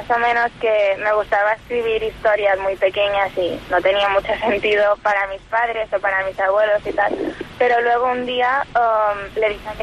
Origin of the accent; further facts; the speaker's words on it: Felanitx, Balearic Islands, Spain; desde mi pueblo no se suele fomentar mucho la escritura y la lectura, y entonces me hace mucha ilusión porque viniendo desde el sitio de donde vengo es para mí mucho honor poder representar y ir hasta Madrid y todo.